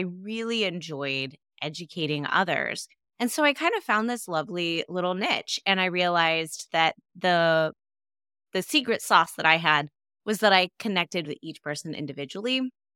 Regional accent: California, United States; and I was from California. And so after I graduated, I went back

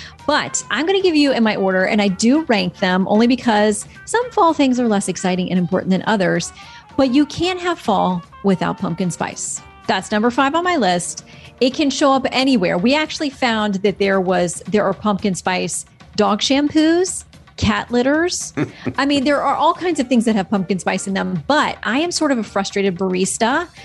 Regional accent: Florida, United States; I'm from Florida, so I mean, once it's below 70, I am bundling up.

